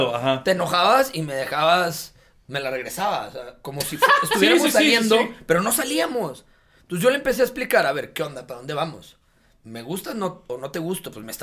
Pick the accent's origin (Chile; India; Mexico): Mexico; Monterrey, Nuevo León; el sur de Monterrey, de donde yo soy de allá desde chiquito.